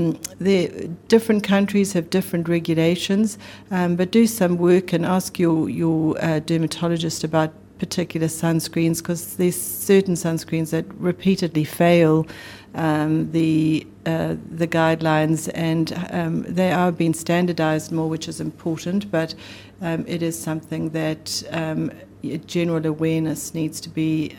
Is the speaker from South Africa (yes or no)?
yes; South Africa; as a teenager growing up in South Africa, I did have a lot of sun